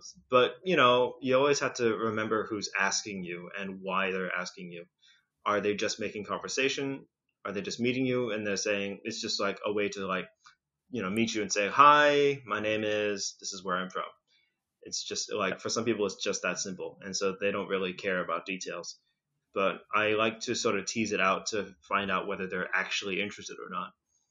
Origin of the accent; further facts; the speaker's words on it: Indonesia; also born or lived in United States; now in Switzerland; my parents are Vietnamese, but I was born in the US, but I grew up in Indonesia, but then I lived in Switzerland for most of my adult life.